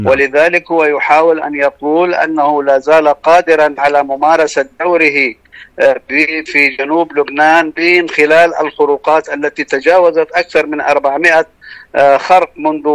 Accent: Palestine; ولذلك نحن كفلسطينيين يجب أن نستقبل العام الجديد بطي صفحة الانقسام

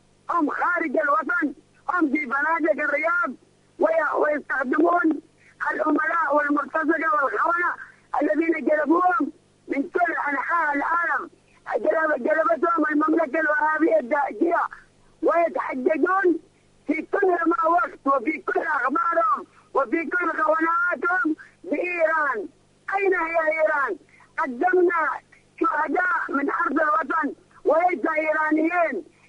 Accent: Yemen; اليوم يخجلني ويأسمني كيمني

